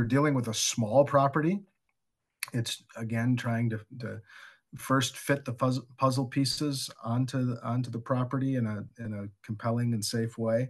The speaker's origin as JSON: {"language": "English", "town": "Madison", "region": "Wisconsin", "country": "United States", "tie": "born or raised there", "said": "I grew up in Madison, Wisconsin, and went to the University of Wisconsin, majored in landscape architecture"}